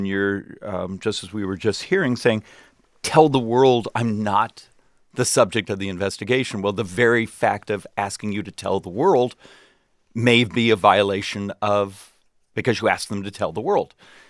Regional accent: Arizona, United States; are at 6 a.m. and I'm from Arizona

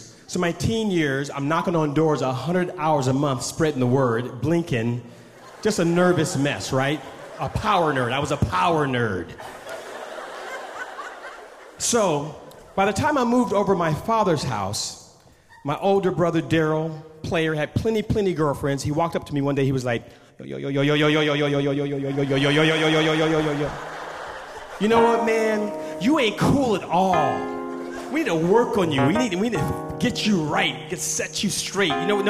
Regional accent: Oakland, California, United States; I grew up on East 14th in Oakland, California.

